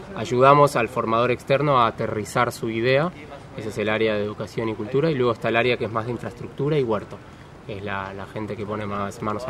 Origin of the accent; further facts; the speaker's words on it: Argentina; now in Barcelona, Spain; yo no soy de aquí, yo soy argentino.